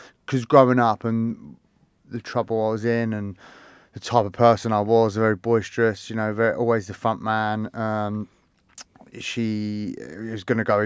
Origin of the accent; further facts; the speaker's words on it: Denham, South East England, United Kingdom; also born or lived in Hillingdon; Denham, which is just outside Uxbridge. I was born in Hillenden, grew up in Denham, little village.